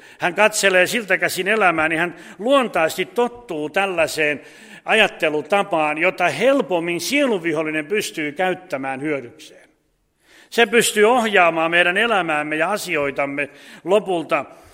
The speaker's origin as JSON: {"language": "Finnish", "town": "Laihia", "region": "Ostrobothnia", "country": "Finland", "said": "meillä päin, mistä mä oon kotoisin Laihialta"}